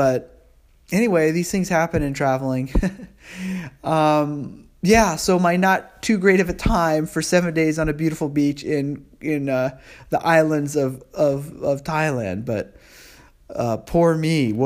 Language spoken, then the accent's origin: English; United States; I'm an American, and probably they think money.